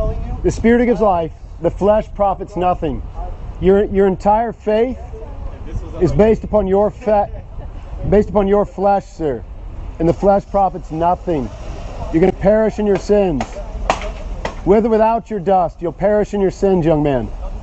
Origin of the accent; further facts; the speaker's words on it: Portland, Oregon, United States; Well, I'm from Portland. I'm a pastor up in Portland